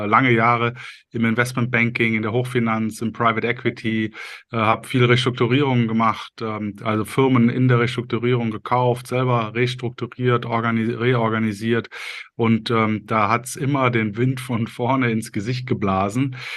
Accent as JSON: {"language": "German", "town": "Cologne", "region": "North Rhine-Westphalia", "country": "Germany", "said": "ich habe das Buch veröffentlicht als Kölsche Jung"}